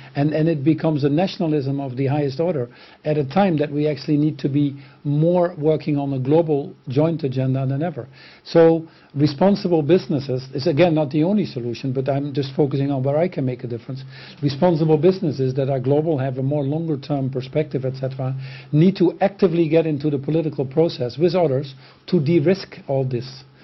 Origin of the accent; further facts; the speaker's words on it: Netherlands; I'm from the Netherlands, where we have a party called the PVV, which is pretty scary as well.